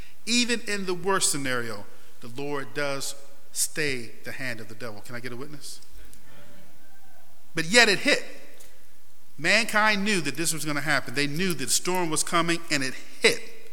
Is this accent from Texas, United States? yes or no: no; Rochester, New York, United States; I grew up in Rochester, New York. I saw more snow than rain and maybe sunshine at times.